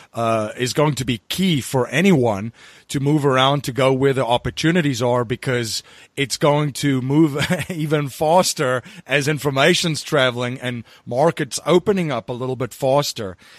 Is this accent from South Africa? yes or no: yes; South Africa; political risk, from personal experience growing up in South Africa, is, of course, a enormous risk.